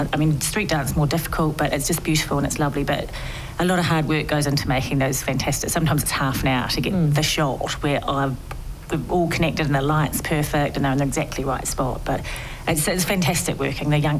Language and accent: English; New Zealand; I'm from New Zealand